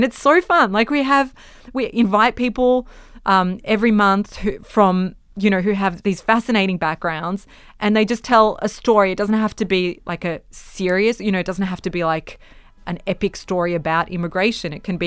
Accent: Australia; if they care about me being this Yugo kid growing up in Australia

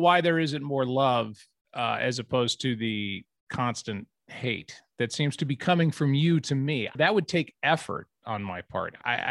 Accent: Florida, United States; born there; So yes, I was born in Florida.

